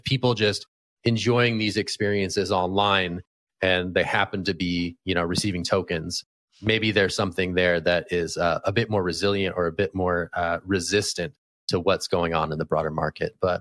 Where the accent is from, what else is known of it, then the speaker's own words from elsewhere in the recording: California, United States; born there; So as a Californian by birth, I'm all in.